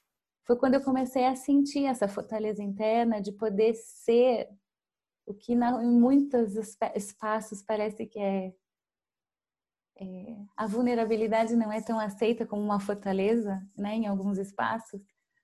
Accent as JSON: {"language": "Portuguese", "country": "Japan", "lives_now": "Brazil", "said": "E eu não entendia o porquê existia um preconceito interno no meu país de origem, sendo que todo mundo era japonês."}